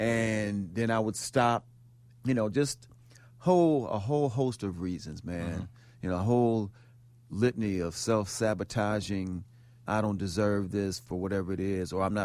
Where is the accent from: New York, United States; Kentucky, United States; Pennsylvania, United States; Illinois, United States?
Illinois, United States; Chicago; I'm a Chicagoan, so I'm mostly here unless there's gigs going on.